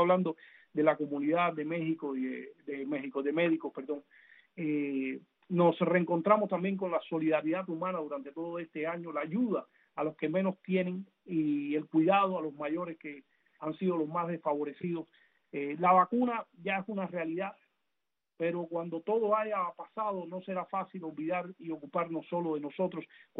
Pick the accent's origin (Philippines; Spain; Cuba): Cuba